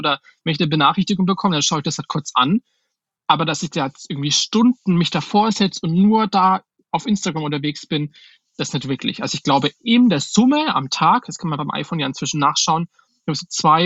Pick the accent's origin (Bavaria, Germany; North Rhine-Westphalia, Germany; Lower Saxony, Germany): Bavaria, Germany; Schweinfurt